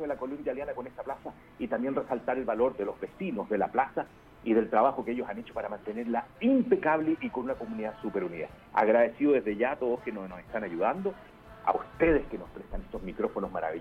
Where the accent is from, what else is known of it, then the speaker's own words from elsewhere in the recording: Santiago, Santiago Metropolitan, Chile; Mira, yo soy de Santiago.